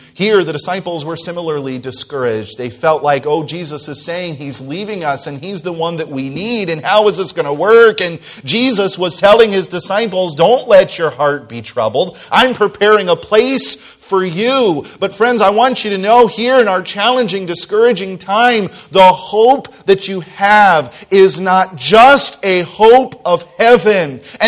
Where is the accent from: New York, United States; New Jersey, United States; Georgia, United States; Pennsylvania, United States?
New Jersey, United States; now in Wisconsin, United States; I'm from originally New Jersey, I'm from Wisconsin now